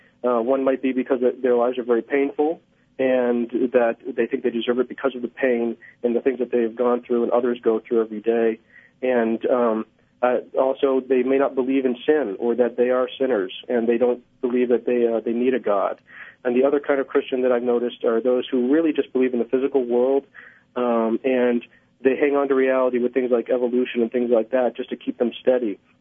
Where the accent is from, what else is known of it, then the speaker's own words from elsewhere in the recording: Northeast, United States; now in Kansas City, United States; I used to be an atheist. I had a Holy Spirit experience here in Kansas City about 5 years ago, and I come from the Northeast.